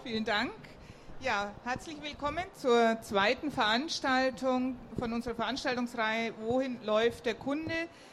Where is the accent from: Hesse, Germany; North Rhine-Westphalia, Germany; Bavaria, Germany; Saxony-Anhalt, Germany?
Bavaria, Germany; Bamberg; Ja, ich komme selber aus Bamberg auch. Da habe ich mal gewohnt, ja.